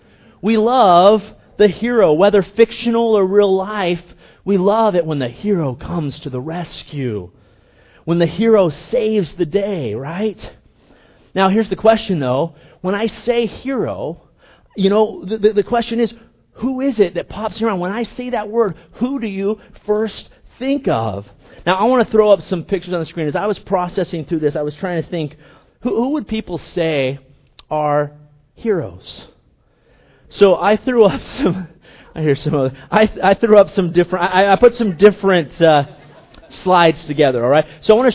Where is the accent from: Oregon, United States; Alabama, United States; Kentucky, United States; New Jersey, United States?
Oregon, United States; Eugene; But, sorry, I grew up in Eugene, all right?